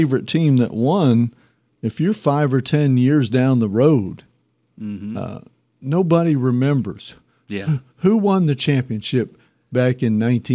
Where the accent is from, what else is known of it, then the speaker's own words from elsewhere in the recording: Pennsylvania, United States; I grew up in Pennsylvania, and I still follow the Philadelphia sports teams and Penn State's football team.